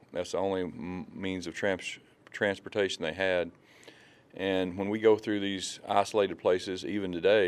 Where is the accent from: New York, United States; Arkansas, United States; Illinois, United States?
Arkansas, United States; moved away; Redneck from Arkansas comes from there to here running dogs.